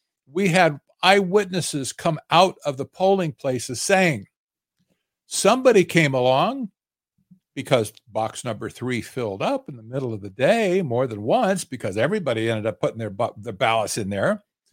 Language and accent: English; Arizona, United States; I'm from Arizona, if everybody doesn't know that.